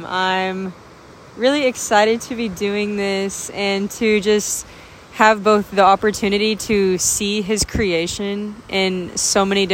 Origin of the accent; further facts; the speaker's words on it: Oklahoma, United States; If you don't know me, I am from Oklahoma, but I'm currently on a little road trip.